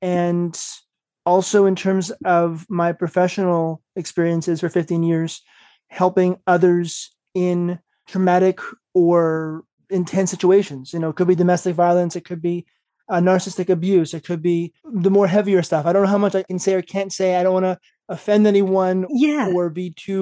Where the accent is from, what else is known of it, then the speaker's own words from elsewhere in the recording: Montreal, Quebec, Canada; So a little bit about me. I grew up in Montreal, Canada.